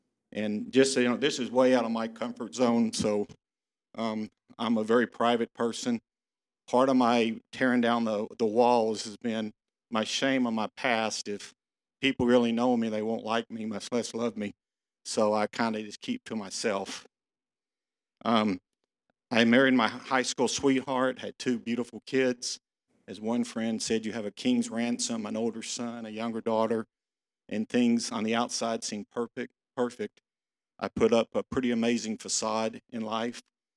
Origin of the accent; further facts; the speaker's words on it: Arlington, Texas, United States; born there; I was born here in Arlington in a great family. We didn't have a lot of money, but we had an incredible family, great brothers, mom and dad.